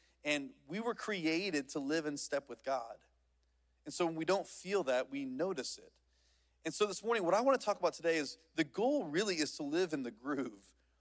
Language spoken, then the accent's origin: English; Van, Texas, United States; I grew up in East Texas in a little tiny town called Van.